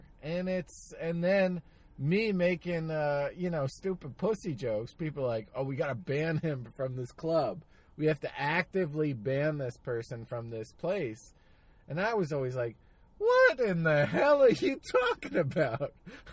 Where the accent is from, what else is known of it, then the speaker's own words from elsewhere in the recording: New Jersey, United States; also born or lived in Los Angeles / New Orleans; man, I lived in LA, I'm from Jersey, I moved to New Orleans, I'm back in Jersey